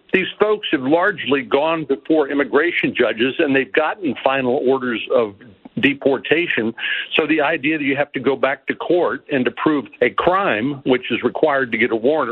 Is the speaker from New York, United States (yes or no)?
no; Austin, Texas, United States; including my hometown, Austin, Texas.